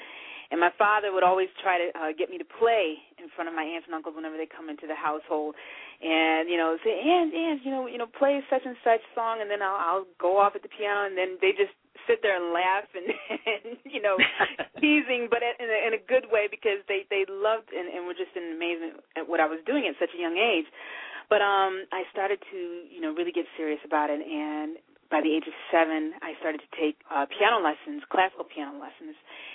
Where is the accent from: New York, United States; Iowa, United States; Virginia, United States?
New York, United States; Utica; I grew up in a, you know, decent-sized city. It's not too small and not too big, but Utica, New York, which is upstate, more central New York, very close to Syracuse